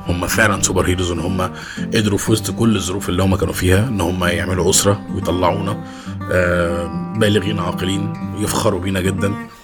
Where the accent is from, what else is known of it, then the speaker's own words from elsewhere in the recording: Egypt; احنا كمصريين